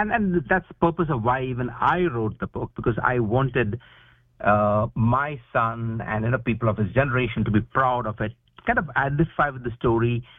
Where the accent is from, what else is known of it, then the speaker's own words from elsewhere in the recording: India; this friendship I actually experienced myself growing up in India.